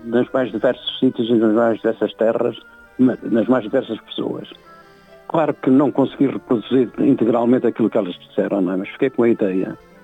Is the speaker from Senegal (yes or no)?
no; Braga, Norte, Portugal; also born or lived in Lisbon; Eu com 10 anos de idade estava aqui em Braga.